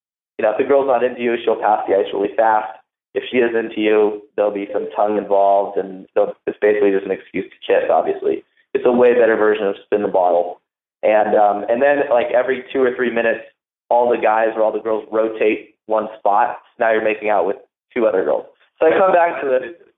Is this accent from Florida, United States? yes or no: no; Huntington Beach, California, United States; he grew up in Huntington Beach, my hometown.